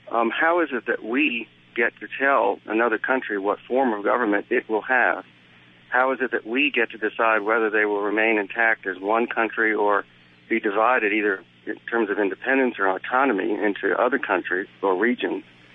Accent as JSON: {"language": "English", "country": "United States", "said": "as an American, I certainly favor secular democracy as the best form of government"}